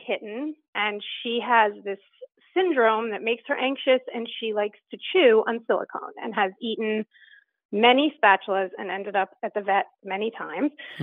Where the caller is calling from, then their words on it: Columbus, Ohio, United States; I'm calling from Columbus, Ohio.